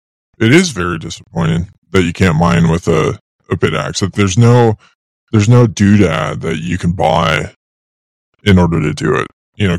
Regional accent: United States; is we're both American, which makes us both better by default, right?

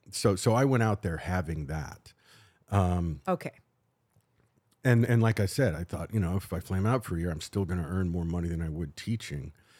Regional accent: Louisiana, United States; I'm a kid from South Louisiana who knows nobody in the entertainment industry

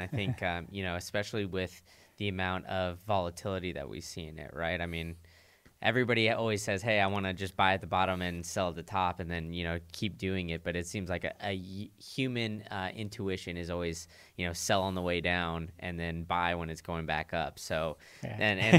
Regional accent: United States; now in Prague, Czechia; As an American, I don't get like too much exposure to the European side of things.

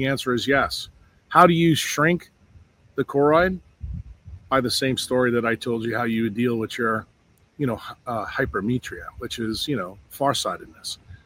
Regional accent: New York, United States; Growing up in New York, I would leave the house with wet hair. I'd stand in between the subway cars going to school

